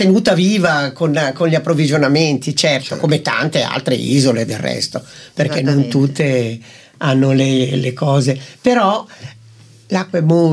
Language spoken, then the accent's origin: Italian; Saronno, Lombardy, Italy; ovvio sono lombarda, sarronese